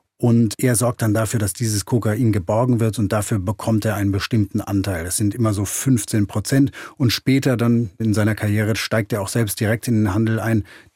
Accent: Hamburg, Germany; Und darum hat sich bei uns in der Stadt, ich bin ja Hamburger

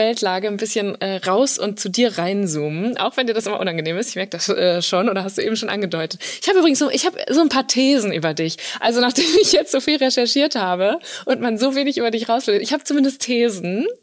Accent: North Rhine-Westphalia, Germany; Und ich komme auch aus NRW

